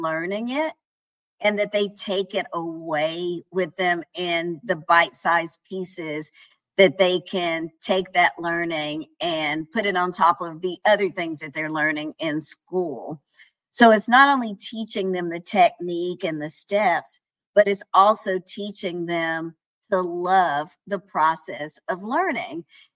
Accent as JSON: {"language": "English", "region": "North Carolina", "country": "United States", "said": "I'm from North Carolina. And at the time I was growing up, it was the furniture factory of the world."}